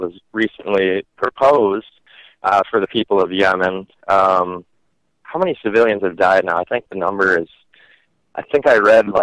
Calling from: Madison, Wisconsin, United States; I'm calling from Madison, Wisconsin.

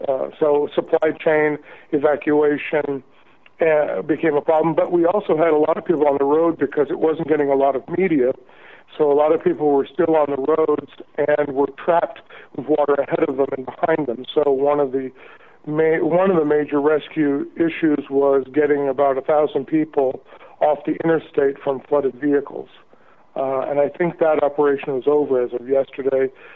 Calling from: Baton Rouge, Louisiana, United States; Hey, Sam. … I'm calling from Baton Rouge, Louisiana.

